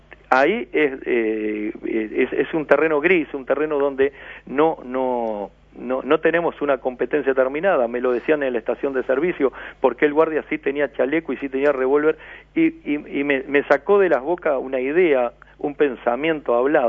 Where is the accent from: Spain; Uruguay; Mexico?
Uruguay; Montevideo; porque somos ciudadanos de Montevideo